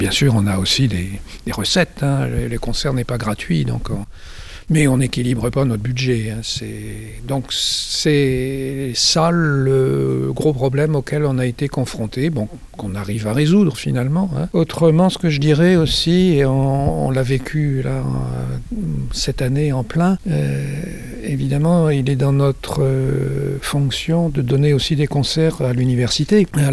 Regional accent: Brest, Brittany, France; à l'école de musique de Brest, puisque je suis originaire de Brest, et puis ensuite j'ai continué à Rennes, au conservatoire.

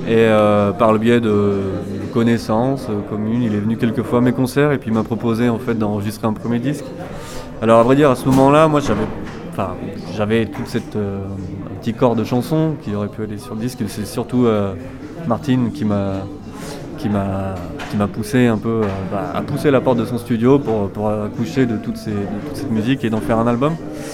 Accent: Lyon, Auvergne-Rhône-Alpes, France; born there; C'est ma ville natale, donc forcément j'ai un bon rapport avec cette ville, et je l'aime, mais j'y suis de moins en moins.

